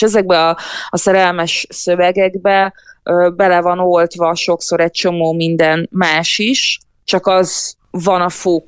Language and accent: Hungarian; Hungary; born there; Édesapám algériai, egészen fiatalon, 17 évesen jött Magyarországra, és én már itt születtem. És nem is tanultam meg gyerekkoromban arabul, se algírul